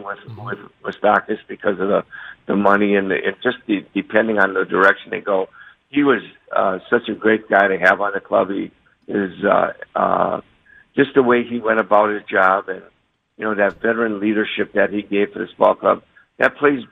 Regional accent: Wisconsin, United States; I've been born and raised in Wisconsin

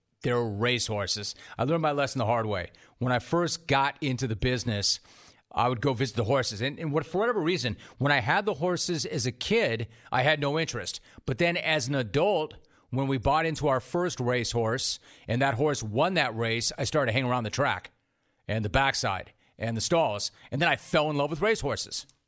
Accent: Los Angeles, California, United States; when I grew up in Los Angeles, I grew up in the suburbs of Los Angeles, and I lived in a neighborhood where people had horses. It's very unusual. In like the San Fernando Valley.

